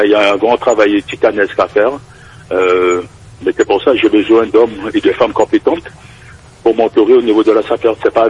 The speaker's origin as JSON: {"language": "French", "country": "French Guiana", "said": "en tant que Guyanais, se battre comme ça pour avancer dans son pays"}